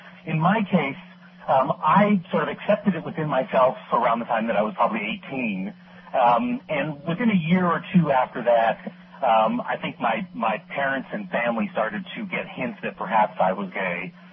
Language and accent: English; New Brunswick, Canada; born there; also born or lived in Quebec / Nova Scotia; I lived in a whole variety of places in Canada, in the province of Quebec, in the province of Nova Scotia. I was born in New Brunswick, and we sort of moved around a fair bit